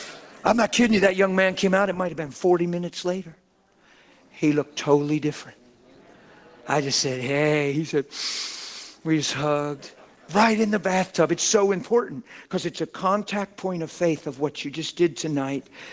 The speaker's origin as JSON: {"language": "English", "region": "East Coast", "country": "United States", "said": "because to me, it's 1:30, because I'm from the East Coast."}